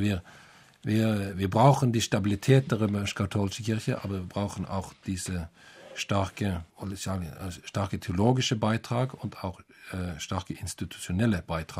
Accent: Norway; German is a second language; Und als Norweger frage ich dann zurück, was ist dann so schrecklich mit Winter?

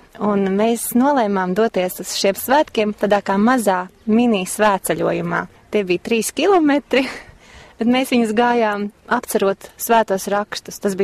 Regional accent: Riga, Latvia; Mēs esam no Rīgas, mēs esam jaunieši

